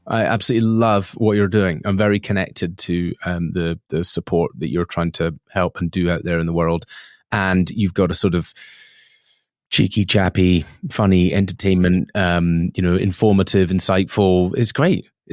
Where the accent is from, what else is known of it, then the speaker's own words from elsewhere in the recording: Isle of Mull, Scotland, United Kingdom; born there; So I was born on the Isle of Mull, which is a small island, 50 miles by 25 miles, sort of in the shape of Britain on the west coast of Scotland. I was born there in 1980.